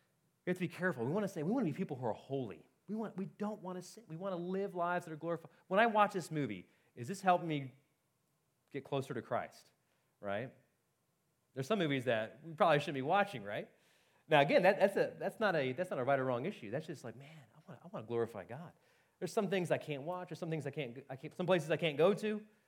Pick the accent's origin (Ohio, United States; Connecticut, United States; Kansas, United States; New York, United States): Ohio, United States; I just read about my home state of Ohio.